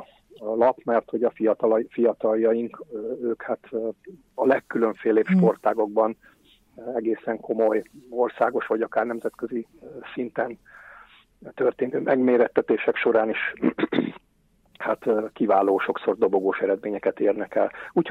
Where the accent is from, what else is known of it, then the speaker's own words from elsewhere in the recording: Veresegyház, Pest, Hungary; also born or lived in Budapest; Mint említettem, én ide születtem Veresegyházban. Nem itt születtem, de ide születtem, tehát Budapesten születtem